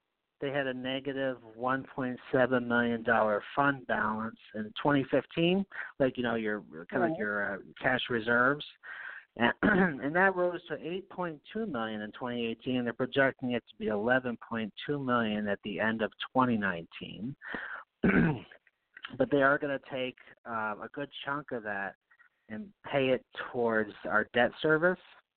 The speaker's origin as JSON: {"language": "English", "town": "Knox", "region": "New York", "country": "United States", "tie": "born or raised there", "said": "It's the town of Knox. It's up in the hill, Hilltowns."}